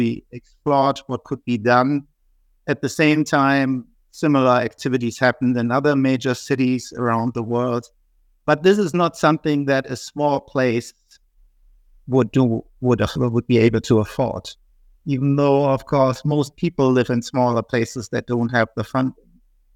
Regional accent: Germany; accent: German; English is a second language; Well, as you might have gathered from my accent, I'm German, and I made up that term together with Carlos Cerezo, who is Spanish.

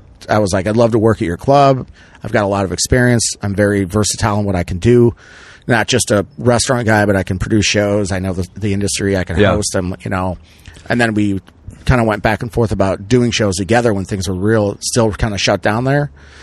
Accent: Naperville, Illinois, United States; And that's in my hometown. That's in Naperville, Aurora.

